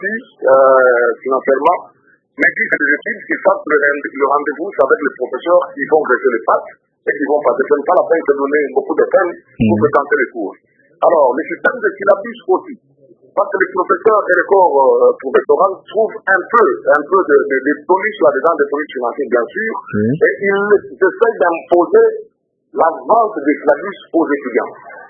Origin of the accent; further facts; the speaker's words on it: Mbuji-Mayi, Kasaï-Oriental, DR Congo; je suis en vacances à Kinshasa, je suis de Mbujimayi